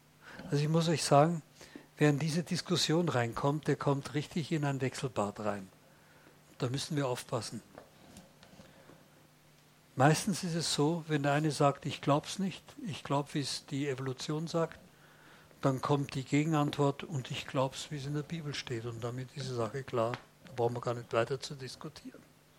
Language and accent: German; Vienna, Austria; ich bin ja Wiener, ich bin ja stolz, Wiener zu sein